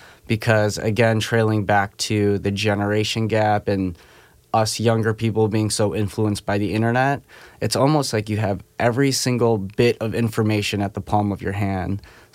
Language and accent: English; Philippines; now in United States; I'm Filipino